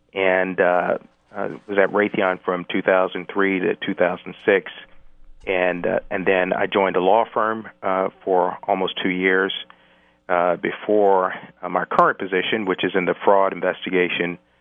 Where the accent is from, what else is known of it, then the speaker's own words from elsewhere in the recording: Charlottesville, Virginia, United States; Well, as many know, I grew up in Charlottesville. I'm a graduate of Charlottesville High School.